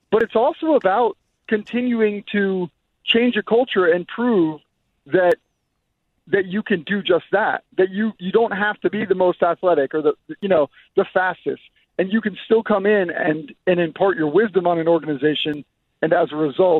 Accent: New Jersey, United States; Hey, I'm from New Jersey, too, but she's a little different.

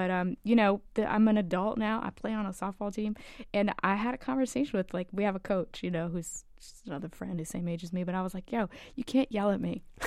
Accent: Virginia, United States; accent: Southern; And they moved to this little town in Virginia. And they were always the Yankees.

